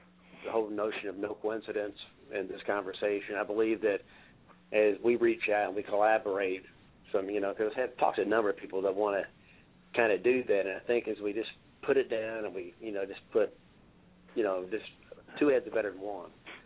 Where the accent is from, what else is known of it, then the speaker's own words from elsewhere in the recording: Grand Forks, North Dakota, United States; born there; I mean, as a matter of fact, I was born in Grand Forks, North Dakota, so I want to get out west and get to Seattle